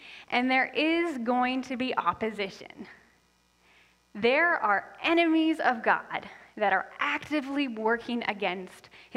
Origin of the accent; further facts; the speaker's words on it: Canada; And I grew up here in Canada, but I had a unique experience because my parents met and got married in Haiti